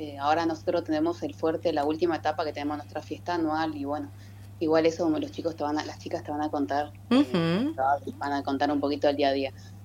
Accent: Andresito, Misiones, Argentina; Yo en realidad trabajo acá, pero soy de Andresito en realidad.

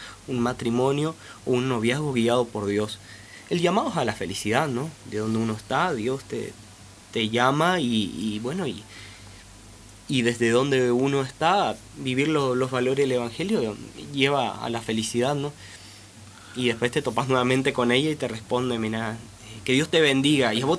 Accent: Aristóbulo del Valle, Misiones, Argentina; Yo soy de un entorno rural, soy de Aristóbulo, y de una colonia.

